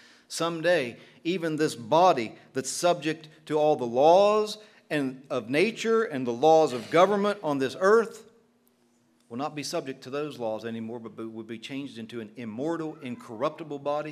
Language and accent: English; Moundsville, West Virginia, United States; born there; I was born an American. I was born a West Virginian. I was born in Glendale, Moundsville, whatever you want to call that.